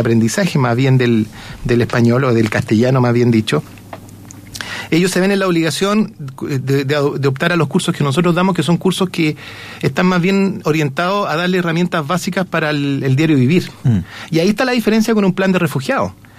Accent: Chile; Nosotros como chilenos sabemos que es difícil Chile

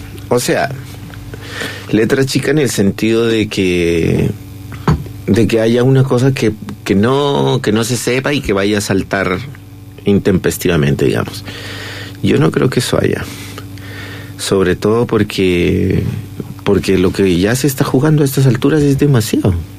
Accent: Colombia; moved away; yo nací en el 74, y en el 74 estaba ya la guerra. Yo salí de Colombia y no volví más a Colombia, o sea, no nunca más he vuelto a Colombia

